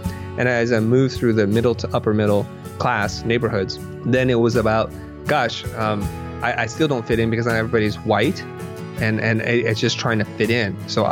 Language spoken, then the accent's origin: English; California, United States; And here I am growing up in Silicon Valley.